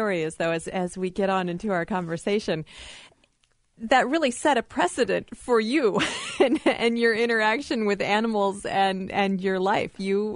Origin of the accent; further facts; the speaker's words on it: Iowa, United States; Well, and I think growing up in Iowa, it's very easy to take it for granted. And I lived out of the state for 10 years.